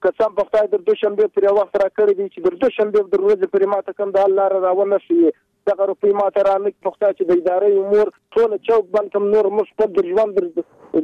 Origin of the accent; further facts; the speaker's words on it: Zhari, Kandahar, Afghanistan; دغه دوه کاله دوه نیم کاله کېږي چې موږ راغلي د جنګو څخه، د کندهار یم، د ژړۍ د ولسوالۍ یم.